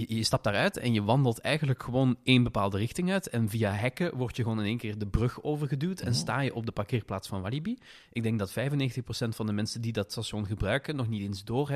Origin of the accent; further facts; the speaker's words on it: Flanders, Belgium; En ik denk dat bij ons in Vlaanderen misschien